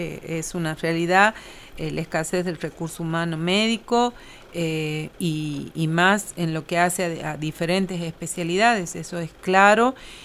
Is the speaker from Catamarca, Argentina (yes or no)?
yes; Belén, Catamarca, Argentina; haber vuelto a Catamarca y haber vuelto al interior durante mucho tiempo, básicamente a Belén, de donde soy oriunda